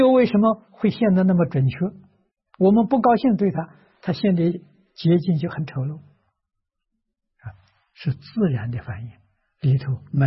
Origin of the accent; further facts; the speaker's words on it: China; 我们中国人叫明心见性